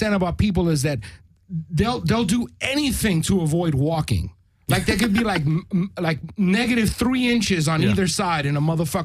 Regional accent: New York, United States; I'm from New York, motherfucker.

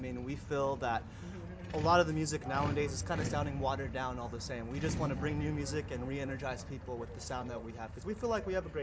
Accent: Long Beach, California, United States; From Long Beach, California.

